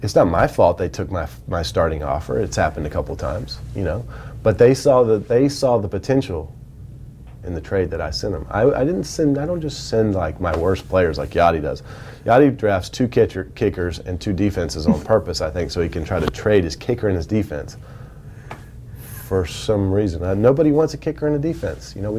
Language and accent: English; Georgia, United States; because I'm from South Georgia, we don't have hockey on TV even. You know, we don't play hockey. We don't have ice. We don't have snow. It's hadn't snowed since 1989 in my hometown.